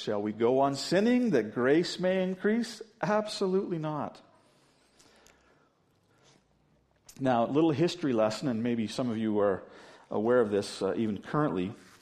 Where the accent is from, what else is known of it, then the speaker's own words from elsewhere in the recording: Louisville, Kentucky, United States; born there; When I was born in Louisville, Kentucky, Dad was going to seminary down there